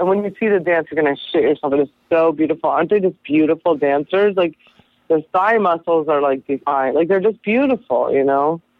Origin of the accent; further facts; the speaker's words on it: Long Beach, California, United States; I know I'm from Long Beach.